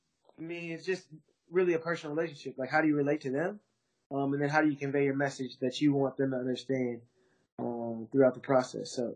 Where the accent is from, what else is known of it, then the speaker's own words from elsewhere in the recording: Minneapolis, Minnesota, United States; I'm from Minneapolis, Minnesota.